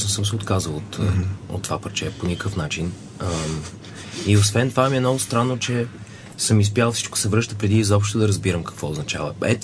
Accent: England, United Kingdom; понеже израснах в Англия

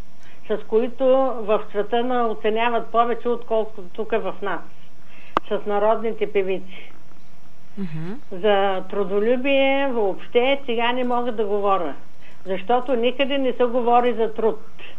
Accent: Thrace, Bulgaria; Понеже аз съм тракийка

